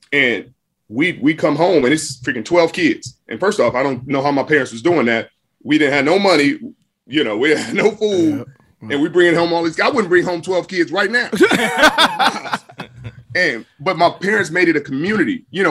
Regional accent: Los Angeles, California, United States; also born or lived in Compton; So growing up, starting in Watts, it was just, you know, it was you.

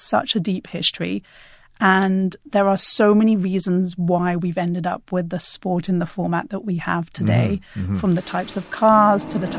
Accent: United Kingdom; Well, I am British, after all.

